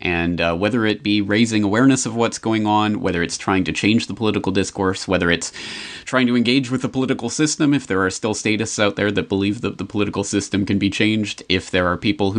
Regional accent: Canada; now in Japan; As a Canadian who lives in Japan

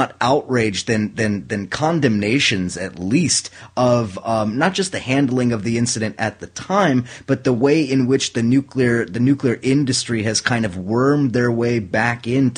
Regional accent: West Coast, United States; You know, I grew up on the West Coast, so all of my family is over there.

